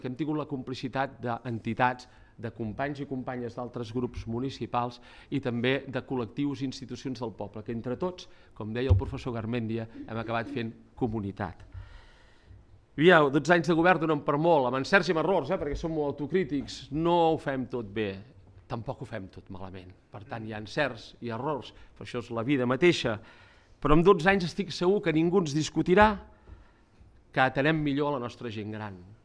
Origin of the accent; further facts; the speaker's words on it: Arbúcies, Catalonia, Spain; Perquè sortim d'Arbúcies, som d'Arbúcies, la nostra obediència és estrictament arbucianca.